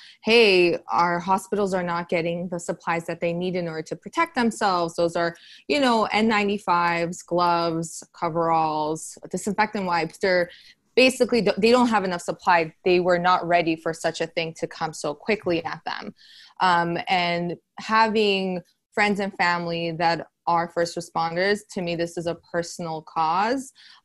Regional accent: Burbank, California, United States; I'm from Burbank, California. Lily and I, we know each other from middle school. We both went to John Muir in Burbank, California. So we're both from Los Angeles in the Burbank area.

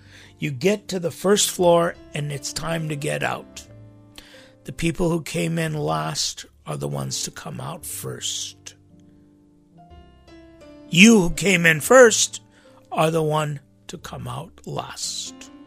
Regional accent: United States; born there; first language English; I bring this up because I was born in America. And, you know, my primary language is English.

